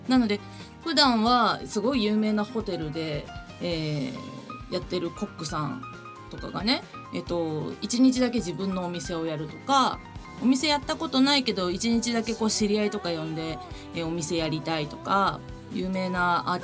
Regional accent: Tokushima, Japan; 地元の徳島から高速バスとかで行っても大体梅田で降りるし

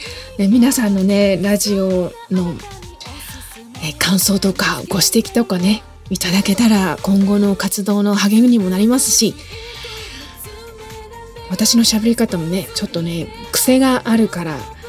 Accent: Shizuoka, Japan; 私の地元の静岡では40度近い速報が出ましたね。

